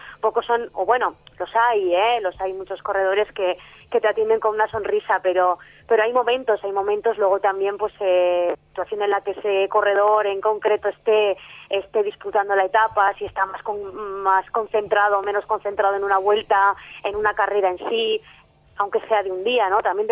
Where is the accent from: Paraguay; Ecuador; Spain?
Spain; Basque Country; la mayoría somos vascos, los que estamos en los medios de comunicación especializados en ciclismo